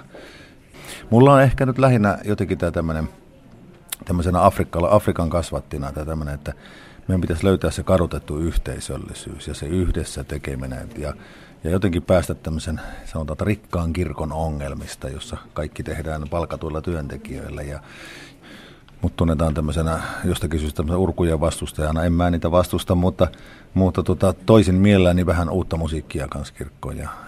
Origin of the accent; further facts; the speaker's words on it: Jyväskylä, Central Finland, Finland; moved away as an adult; now in Helsinki, Finland; minä muutin opiskelemaan Jyväskylästä Helsinkiin